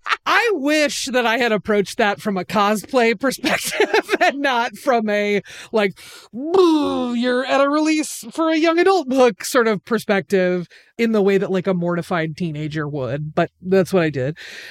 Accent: Portland, Oregon, United States; Powell's Books in my hometown of Portland, Oregon, had a big midnight release party

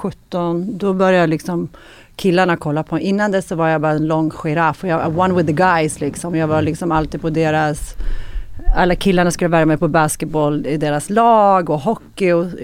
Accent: Skellefteå, Västerbotten County, Sweden; also born or lived in Ljusdal / Umeå / Bollnäs; Jag är född upp i Skellefteå i Norrland. Sen flyttade vi runt ganska mycket med familjen. Men jag bodde i Ljusdal, jag bodde i Innetal, jag bodde i Umeå, Skellefteå, Ljusdal, Bollnäs.

